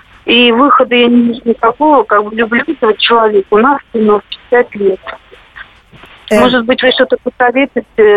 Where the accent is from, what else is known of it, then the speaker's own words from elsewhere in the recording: Volgograd, Volgograd Oblast, Russia; Я из Волгограда.